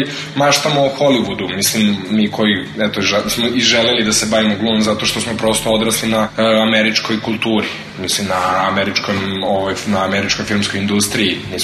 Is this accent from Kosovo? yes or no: no; Serbia; S obzirom da dolazimo iz Srbije